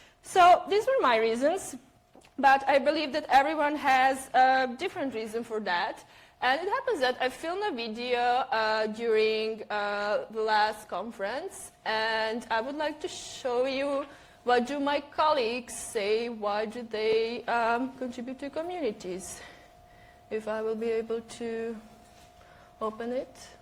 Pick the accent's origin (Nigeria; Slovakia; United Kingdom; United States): Slovakia; Bratislava, Bratislava Region; English is a second language; I'm from Bratislava, Slovakia